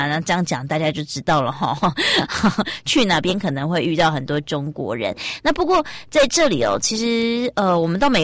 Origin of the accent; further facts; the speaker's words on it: Taiwan; 他就听到我的口音，他说你是台湾来的、啊？我说哦，对